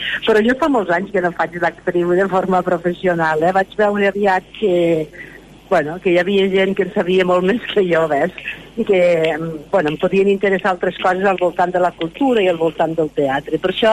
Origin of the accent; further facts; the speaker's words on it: Senet, Catalonia, Spain; Vaig néixer l'any 59, a l'últim poble de l'Alta Ribagorça, tocant a la Vall d'Aran, i de molt petiteta vaig viure allí.